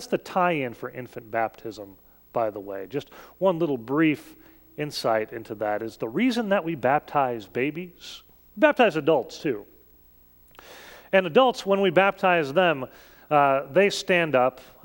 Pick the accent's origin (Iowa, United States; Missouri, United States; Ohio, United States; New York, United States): Iowa, United States; Sioux City; I grew up in Sioux City, Iowa, town of 85,000 people. Went to an elementary school where there was exactly one person of color.